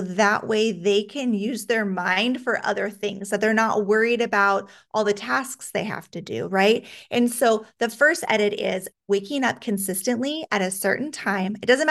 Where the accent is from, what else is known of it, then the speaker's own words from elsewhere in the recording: Alaska, United States; But I actually grew up in Alaska. And so I know that there's not a lot of people that are born and raised in Alaska. It's a pretty actually small state population wise.